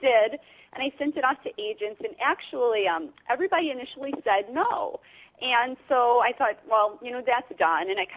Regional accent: Chicago, Illinois, United States; No, I am from Chicago, so a lot of the setting really, you know, does come from my own experiences.

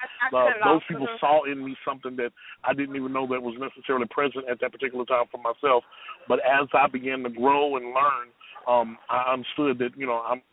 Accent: Henderson, South Carolina, United States; I was born and raised in Henderson, South Carolina, a little country boy. Little country town called Henderson, South Carolina.

